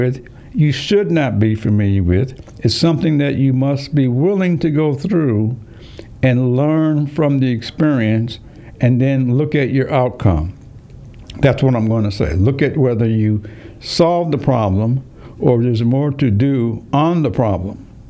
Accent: Springfield, Massachusetts, United States; From Springfield, Massachusetts.

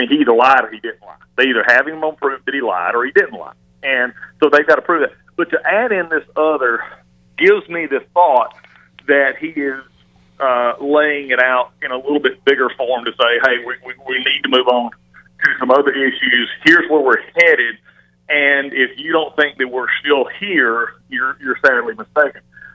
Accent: the South, United States; and I'm from the South, so if the average person sitting at the Waffle House

